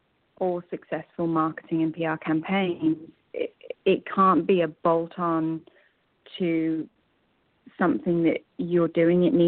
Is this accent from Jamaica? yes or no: no; United Kingdom; now in United States; I have to say, I'm British, but I've never seen it.